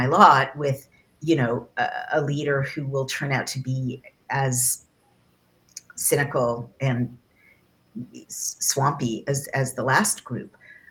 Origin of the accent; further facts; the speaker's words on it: California, United States; I grew up in California, and it is true that Californians deal with, you know, always have, right?